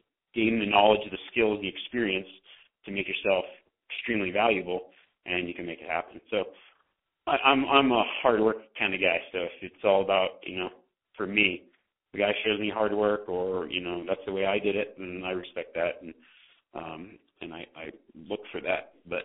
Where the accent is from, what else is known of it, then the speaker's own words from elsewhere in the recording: Nevada, United States; I grew up in Nevada, but I started guiding in Montana.